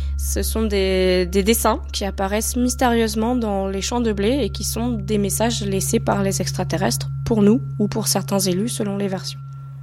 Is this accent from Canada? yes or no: no; Sarreguemines, Grand Est, France; now in Munich, Germany; J'ai grandi en Lorraine, du côté de Sarreguemines, donc du côté un petit peu Strasbourg, Metz, Nancy, par là-bas.